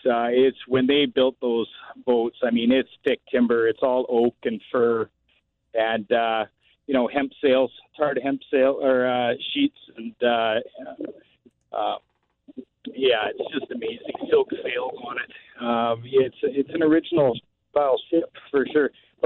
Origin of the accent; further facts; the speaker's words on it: British Columbia, Canada; also born or lived in Sooke; Born and raised on Vancouver Island, up island towards Smith area. And then I've lived up Souk for many years since then, so long time zoner.